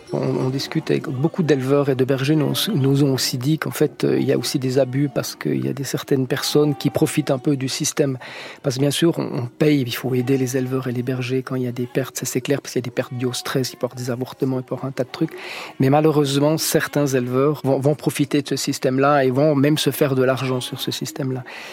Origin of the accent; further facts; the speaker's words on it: France; Et en fait, chez nous, en France, on a une tradition